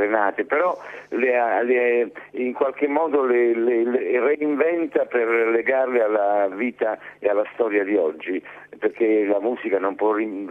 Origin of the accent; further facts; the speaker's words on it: Naples, Campania, Italy; io vengo da Napoli, e il mare è la dimensione che ti porta, che ti proietta verso l'esterno